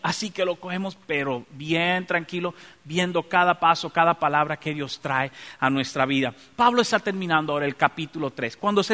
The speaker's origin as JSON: {"language": "Spanish", "country": "Dominican Republic", "lives_now": "United States", "said": "mi propio país, República Dominicana, también tiene la doble ciudadanía. Yo puedo seguir siendo dominicano y serme naturalizado americano sin tener que perder ni una ni la otra."}